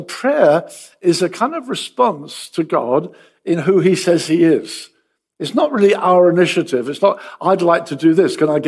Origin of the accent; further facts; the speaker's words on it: Brighton, South East England, United Kingdom; Brighton has been my hometown most of my life.